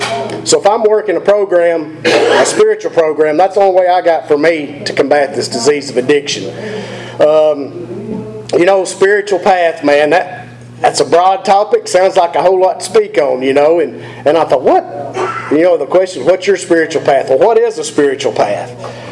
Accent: Cookeville, Tennessee, United States; I'm from Cookeville, born and raised. Man, I come from a great family. Hard-working family.

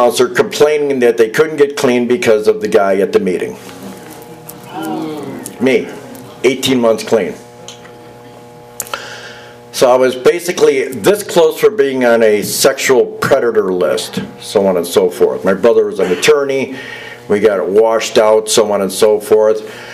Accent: Florida, United States; Guys, you're lucky. I'm from Florida. Those girls are kind of beat up.

